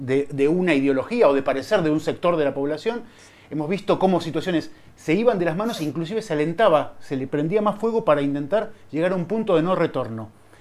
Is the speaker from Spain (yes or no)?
yes; Basque Country, Spain; Desde aquí, como vascos, como internacionalistas